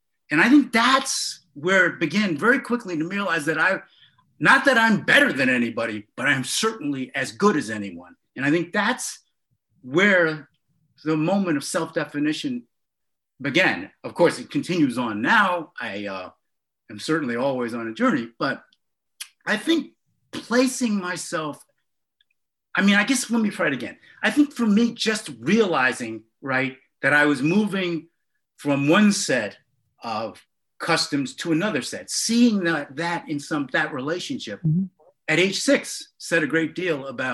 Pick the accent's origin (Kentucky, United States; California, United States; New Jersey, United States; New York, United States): New York, United States; Harlem; because I grew up in Harlem